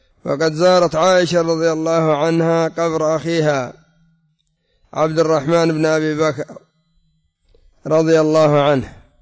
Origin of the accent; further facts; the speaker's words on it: Yemen; وعندنا في اليمن عدد ليس بالقليل سواء في بلاد الجبال بسبب الرافضة أو في التهائم بسبب الصوفية